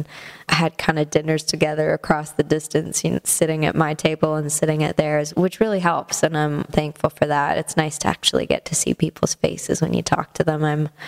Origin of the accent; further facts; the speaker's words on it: Canada; now in Nashville, United States; I think as a Canadian, I can still manage to maybe go back.